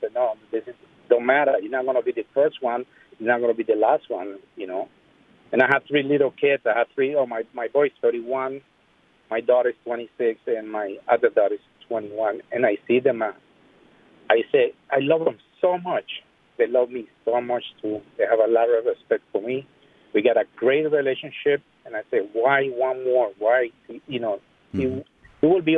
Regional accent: Costa Rica; now in Boston, United States; And I'm 57 years old. I'm from Boston. original from Costa Rica

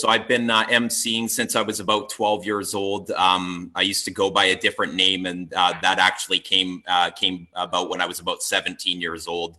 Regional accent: Comox Valley, British Columbia, Canada; now in Nanaimo, Canada; I'm from the Comox Valley originally, okay. Just over here on Vancouver Island, but currently I'm actually living in Nanaimo in a recovery house.

